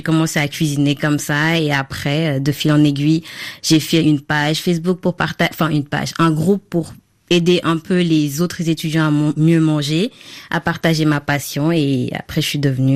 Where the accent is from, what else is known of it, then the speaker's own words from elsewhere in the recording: Senegal; now in France; puisque je viens du Sénégal.